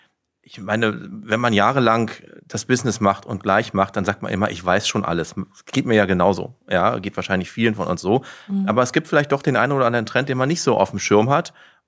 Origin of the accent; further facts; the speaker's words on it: Berlin, Germany; Ich bin übrigens gar kein Karnevalstyp, ich komme aus Berlin.